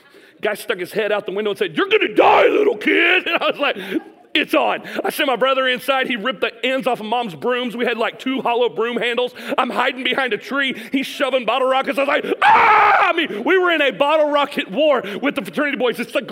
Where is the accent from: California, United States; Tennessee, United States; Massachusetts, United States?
Tennessee, United States; Chattanooga; I grew up on the University of Tennessee at Chattanooga's campus right next to the Kappa Sig house. So from the time we moved to Chattanooga when I was 10, so 10 until I was like 19, I lived next to a bunch of fraternity boys.